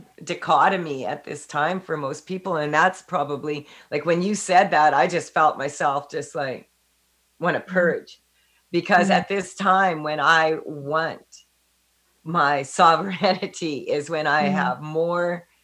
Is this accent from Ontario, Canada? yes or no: no; Saskatchewan, Canada; Yeah, I'm from Saskatchewan.